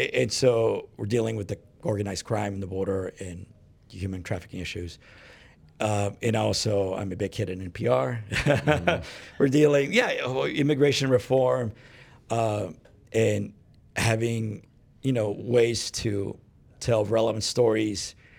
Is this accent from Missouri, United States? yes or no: no; College Station, Texas, United States; I was also a kid growing up in College Station, Texas, from the border. And so, you know, middle class, lower middle class